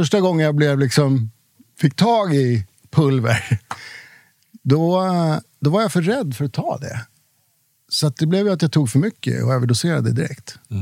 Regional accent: Stockholm, Stockholm County, Sweden; also born or lived in Norrtälje; Så jag fick ju fightas mig igenom stor del av min uppväxt i Högdalen.

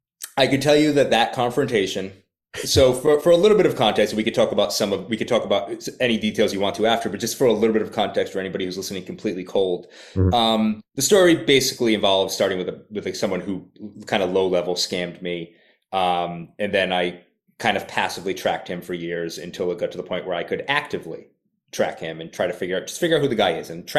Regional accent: Providence, Rhode Island, United States; accent: Rhode Island; now in Los Angeles, United States; I have a little bit of a Rhode Island accent. I live in LA now, but I'm originally from Providence. And I do think that sometimes this New England accent comes in very handy

